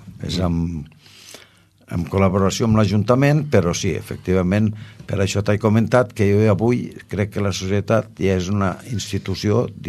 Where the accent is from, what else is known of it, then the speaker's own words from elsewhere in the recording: Balaguer, Catalonia, Spain; jo no visc a Balaguer, però jo sóc de Balaguer.